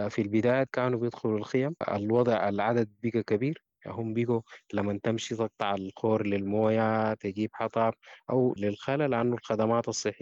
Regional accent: Sudan; معارف المجتمع الغبلي برضو عندهم تمثيل ما يعادل الإدارة الأهلية عندنا في السودان

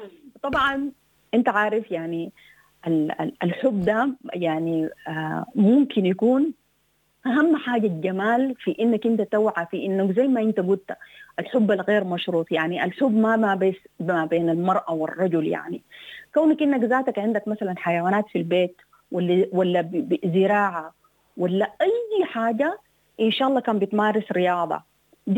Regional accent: Sudan; برجع وبقول إحنا كمجتمع سوداني لازم نفهم

